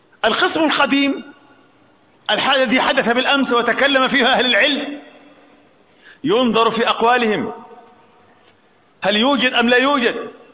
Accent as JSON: {"language": "Arabic", "country": "Egypt", "said": "ولكن عندنا في مصر الله به عليم"}